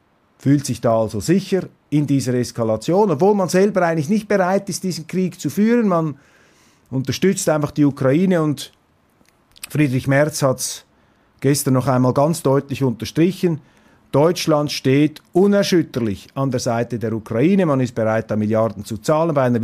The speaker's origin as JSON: {"language": "German", "country": "Switzerland", "said": "Wobei als Schweizer kann ich sehr wohl beurteilen"}